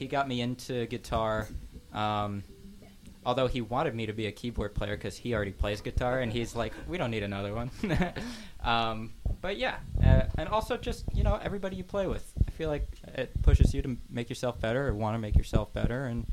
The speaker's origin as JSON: {"language": "English", "town": "Medford", "region": "New Jersey", "country": "United States", "said": "I'm from Medford."}